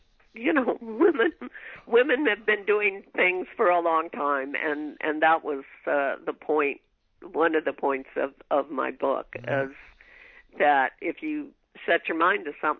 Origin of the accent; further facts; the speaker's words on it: Southwest, United States; I'm also from the Southwest, and you know, that's how the West was won.